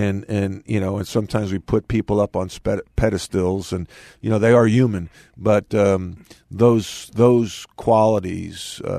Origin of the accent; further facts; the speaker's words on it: Long Island, New York, United States; I grew up on Long Island. I was a Net fan when he was with the New York Nets.